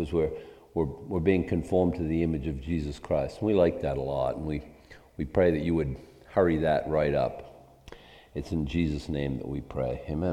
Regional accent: Boston, Massachusetts, United States; moved away as an adult; We said, and we're both from Boston, okay? The family's moved up here in 1976

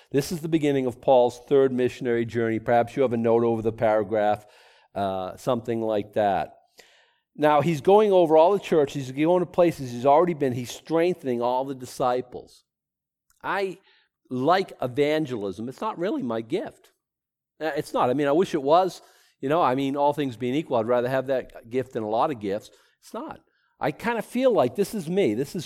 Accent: Boston, Massachusetts, United States; accent: Bostonian; I think like English is my second language, like Bostonian is my first, and I try not to speak with an accent so much

